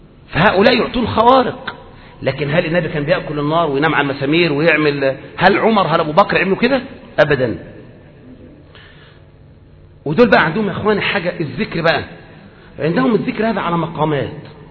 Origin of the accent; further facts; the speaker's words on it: Egypt; علشان كده إحنا عندنا في مصر يقول لك إيه؟